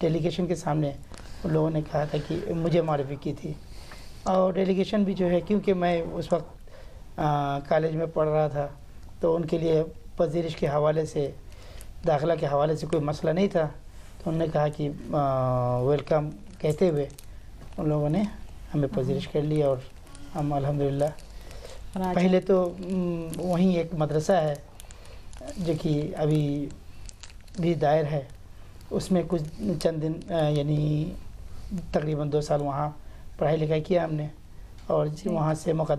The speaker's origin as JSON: {"language": "Urdu", "town": "Saidpur", "region": "Rangpur Division", "country": "Bangladesh", "said": "سید پور, ہمارا شہر کا نام ہے سید پور. تو وہاں کے سبھی لوگ متفقن علیہ ہو کے انہوں نے کہا کہ ہم یہ چاہتے ہیں کہ"}